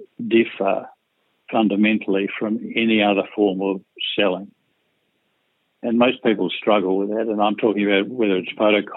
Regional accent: Melbourne, Victoria, Australia; I grew up in Melbourne, attended Melbourne Grammar, and then went on to study economics at Monash University for 3 years.

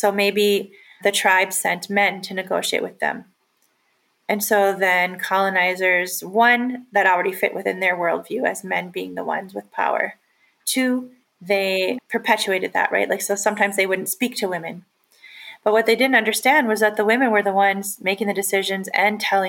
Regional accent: Red Lake Nation, Minnesota, United States; now in Bemidji, United States; I'm of the Eagle Clan, and I'm from the Red Lake Nation in northern Minnesota. And I live in Bemidji, Minnesota, which is the first city on the Mississippi River.

